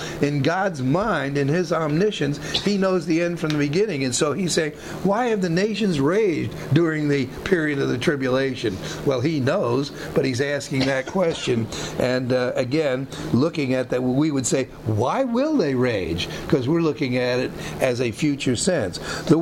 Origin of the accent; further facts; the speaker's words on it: United States; I'm just an American.